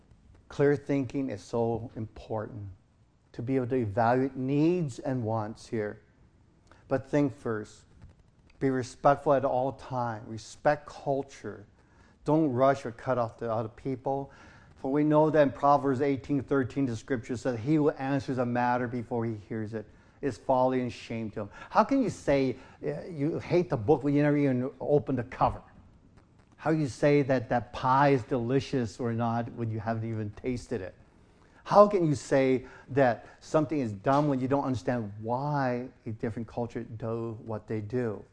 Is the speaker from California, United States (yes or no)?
yes; East Los Angeles, California, United States; I grew up in East